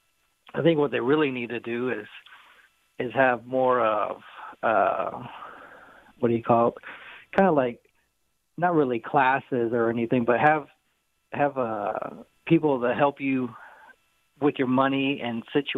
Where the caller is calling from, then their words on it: Houston, Texas, United States; And especially, I'm calling from Houston